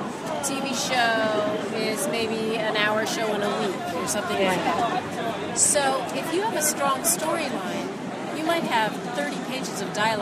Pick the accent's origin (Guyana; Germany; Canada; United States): Canada; because I'm Canadian.